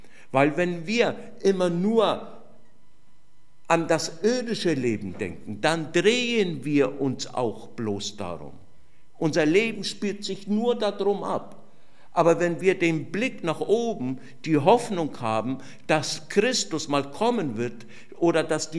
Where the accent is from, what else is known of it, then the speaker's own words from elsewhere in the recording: Fürth, Bavaria, Germany; born there; moved away; ich bin gebürtig aus Mittelfranken, aus Fürth, Nürnberg, und wir sind damals hier hochgezogen